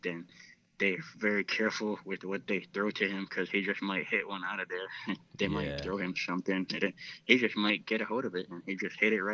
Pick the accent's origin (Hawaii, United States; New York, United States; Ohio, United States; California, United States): Hawaii, United States; I would say for me, especially growing up in Hawaii